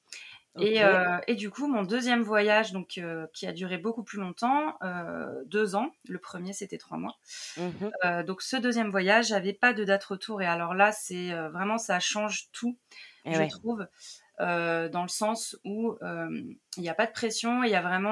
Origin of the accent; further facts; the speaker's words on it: Auvergne-Rhône-Alpes, France; j'ai 35 ans, je viens à la base de région lyonnaise